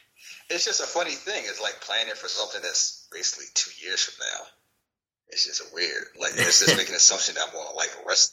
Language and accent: English; Philadelphia, Pennsylvania, United States; But since it's in Philly, I guess I'm doing it again. against my better judgment, because it is my hometown